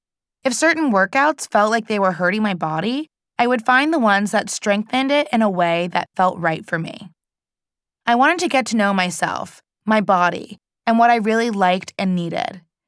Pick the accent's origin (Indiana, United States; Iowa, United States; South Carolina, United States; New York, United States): New York, United States; New York City; When I was growing up in New York City as a young, Black, Jewish woman and going to ballet school